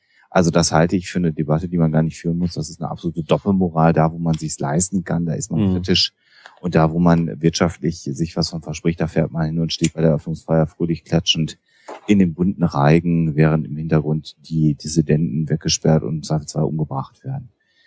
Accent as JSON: {"language": "German", "country": "Germany", "said": "Und ich empfinde gerade auch wir als Deutsche, das klingt vielleicht ein bisschen blöd und ein bisschen pathetisch, haben da auch die Pflicht, auf Menschenrechte hinzuweisen"}